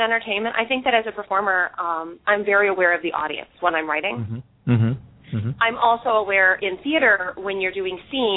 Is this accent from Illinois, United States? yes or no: yes; Chicago, Illinois, United States; I'm born and bred in Chicago. I actually did most of my education here as well. I grew up in the town that actually O'Hare Airport is attempting to take over.